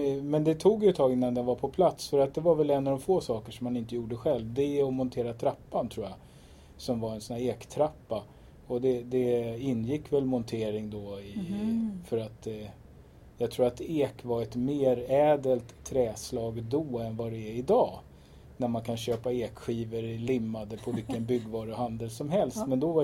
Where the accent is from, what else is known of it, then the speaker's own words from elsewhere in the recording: Trollbäcken, Stockholm County, Sweden; Nej, jag är född i Bromma församling. Vid Brommaplan, norr om stan i Stockholm. När jag var 6 år, nästan 7 faktiskt, så flyttade vi till Trollbäcken, till Snövitsväg.